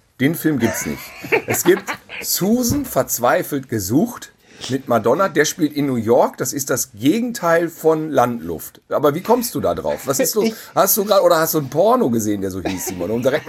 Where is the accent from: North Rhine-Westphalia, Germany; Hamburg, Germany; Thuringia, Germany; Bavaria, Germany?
North Rhine-Westphalia, Germany; wir sind zusammen aufgewachsen in Ostwestfalen auf dem Lande auf einem Bauernhof.